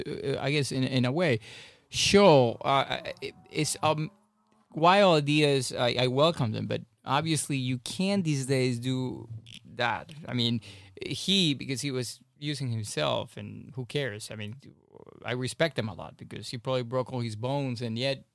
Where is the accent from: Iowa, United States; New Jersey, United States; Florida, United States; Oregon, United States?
Florida, United States; Miami; In fact, I grew up in Miami, which is the sun is the harshest sun you're going to encounter.